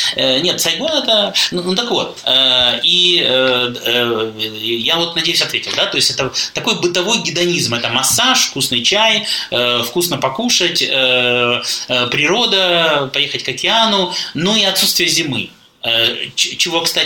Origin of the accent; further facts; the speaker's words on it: Grozny, Chechnya, Russia; moved away; also born or lived in Shenzhen; я мальчик из Грозного